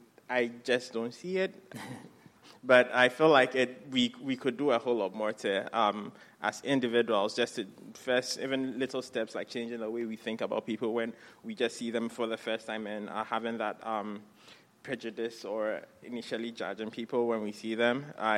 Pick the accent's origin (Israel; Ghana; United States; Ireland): Ghana; I grew up in Ghana, like it's a very religious country